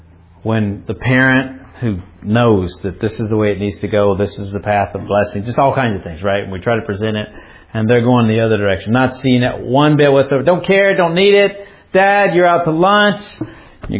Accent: Alabama, United States; I grew up in Alabama in the more rural components

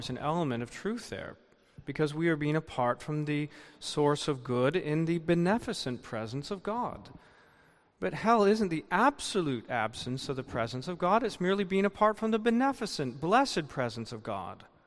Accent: Tampa, Florida, United States; I remember myself that as a young man growing up in Tampa, there were many Christian churches

